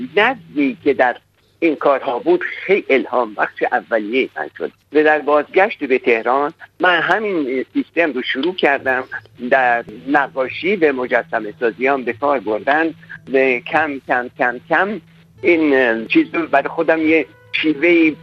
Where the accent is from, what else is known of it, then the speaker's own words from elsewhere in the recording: Iran; خب من در ایران زاده شدم و در اونجا پرورش شدم و در اونجا با اون فرهنگ مربوط بودم